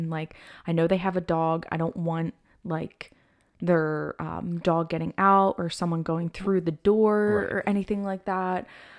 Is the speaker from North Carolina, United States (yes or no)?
no; Pennsylvania, United States; But growing up in Pennsylvania and like we would just always help our neighbors out no matter what.